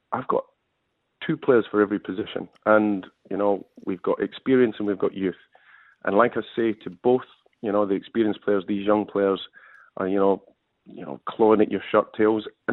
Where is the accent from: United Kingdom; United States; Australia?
United Kingdom; Scotland; Well, we're both Scottish, so we have that running in common anyway.